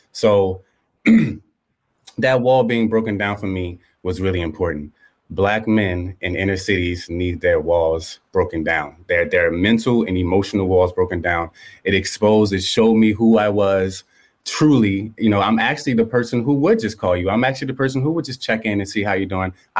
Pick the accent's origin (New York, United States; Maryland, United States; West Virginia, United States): Maryland, United States; Baltimore; now in Los Angeles, United States; Growing up in Baltimore, Maryland, there isn't a lot of accessibility to this sort of medicine. So I had my trip there, opened my mind, and then eventually I moved out to LA.